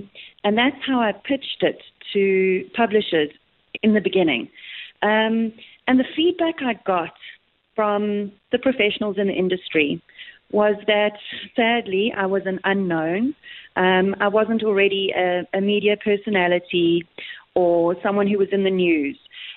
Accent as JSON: {"language": "English", "town": "Durban", "region": "KwaZulu-Natal", "country": "South Africa", "tie": "born or raised there", "said": "It's set in Durban, where I was born and I grew up."}